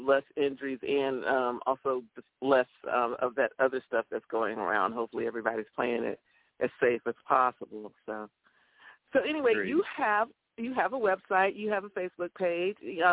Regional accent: Florida, United States; My South Florida. I'm from South Florida

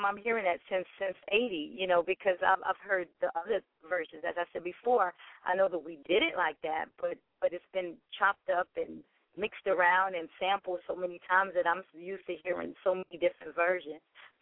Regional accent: New York City, New York, United States; And for me as a woman growing up in New York City, you know, my thing is that I was always focused.

